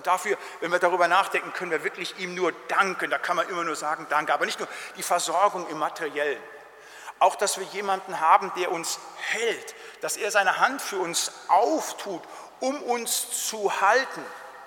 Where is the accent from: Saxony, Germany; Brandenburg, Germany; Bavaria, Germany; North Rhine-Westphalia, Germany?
North Rhine-Westphalia, Germany; da wo ich herkomme, in der Gegend, im Siegerland, im Oberbergischen